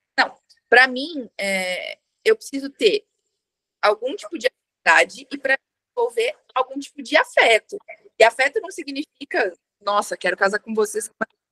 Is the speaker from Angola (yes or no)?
no; Ribeirão Preto, São Paulo, Brazil; accent: interior (R puxado); Eu sou do interior, né? Dá pra perceber pelo R puxado.